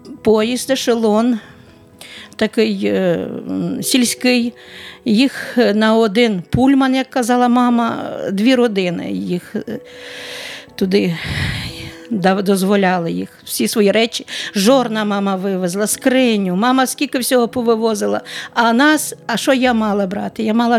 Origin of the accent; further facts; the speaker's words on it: Donetsk Oblast, Ukraine; А далі, ну, в Бахмуті, 40 кілометрів від нашого села